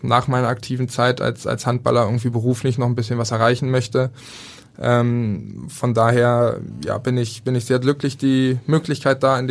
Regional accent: Berlin, Germany; Also für mich halt als Berliner, es fällt einem schwer

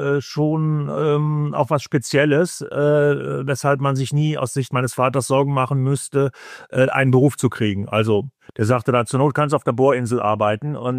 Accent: North Rhine-Westphalia, Germany; ich komme ja so aus dem Kreis Düren, und der Kreis Düren daran angeschlossen, wer weiß, wie viele Dörfer

